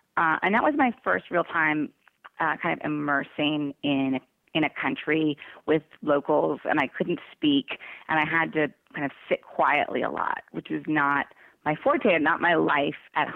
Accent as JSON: {"language": "English", "town": "Long Beach", "region": "California", "country": "United States", "said": "And I came from Long Beach, California, where there were 39 different languages spoken as a first language."}